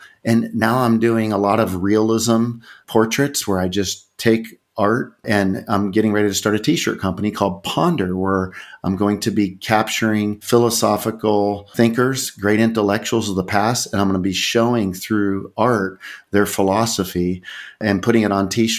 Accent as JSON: {"language": "English", "region": "California", "country": "United States", "lives_now": "Charlotte, United States", "said": "So I'm from California originally, but we moved back to North Carolina."}